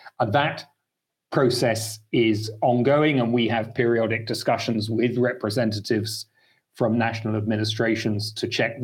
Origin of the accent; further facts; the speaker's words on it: United Kingdom; now in Belgium; I'm British, but also now Belgian.